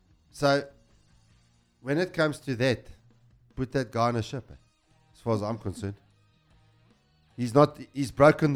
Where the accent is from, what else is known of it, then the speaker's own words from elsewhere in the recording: South Africa; I'm disgusted and I'm ashamed to say that I'm a South African